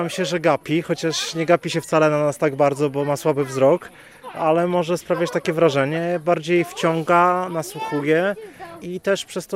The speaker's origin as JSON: {"language": "Polish", "town": "Białystok", "region": "Podlaskie Voivodeship", "country": "Poland", "tie": "born or raised there", "said": "pochodzi z krainy, w której ja się urodziłem i wychowałem, bo jestem białostoczaninem"}